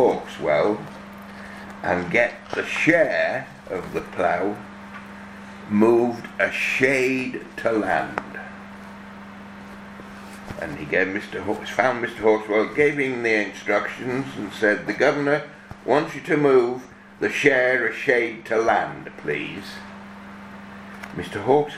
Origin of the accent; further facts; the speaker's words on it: Eggleslie, United Kingdom; born there; I was born in the Manor House, Eggleslie, in 1939.